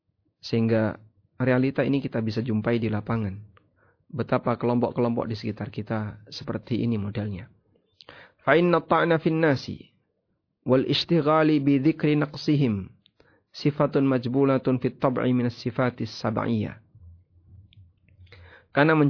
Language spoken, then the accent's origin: Indonesian; Yogyakarta, Special Region of Yogyakarta, Indonesia; Ya, saya sampaikan, saya dari Jogja.